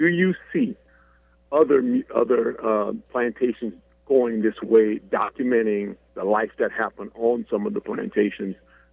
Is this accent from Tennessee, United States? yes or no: no; Louisiana, United States; I'm born and raised in Louisiana, and I've never been to River Road purposely.